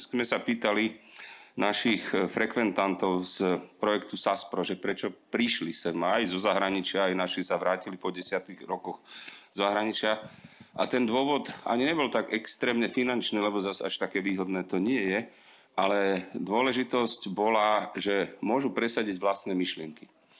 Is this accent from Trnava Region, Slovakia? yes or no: no; Bratislava, Bratislava Region, Slovakia; Ja som sa narodil v Bratislave, celý život bývam v Bratislave, býval som v každej bratislavskej štvrti